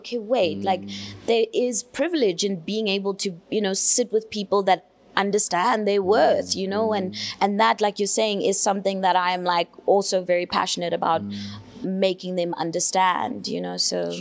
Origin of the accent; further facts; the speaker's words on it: Diepsloot, Gauteng, South Africa; I come from Deep Sloot, I don't know, you know.